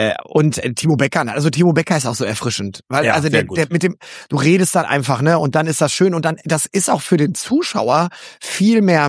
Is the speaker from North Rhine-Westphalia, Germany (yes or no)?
yes; Gelsenkirchen, North Rhine-Westphalia, Germany; ich bin gebürtiger Gelsenkirchener.